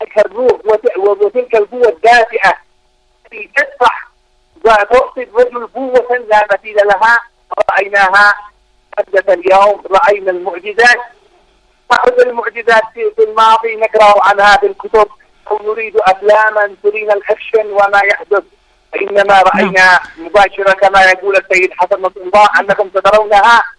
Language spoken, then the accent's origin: Arabic; Yemen; لأنه سبت عظيم عندما سبت عندنا في اليمن